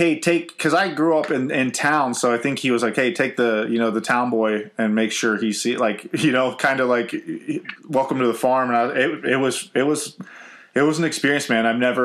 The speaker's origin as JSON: {"language": "English", "region": "Ohio", "country": "United States", "said": "Now, I am from Ohio."}